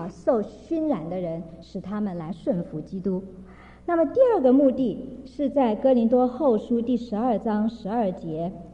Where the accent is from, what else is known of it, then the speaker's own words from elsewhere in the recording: Taiwan; 我想这个我们从台湾来的人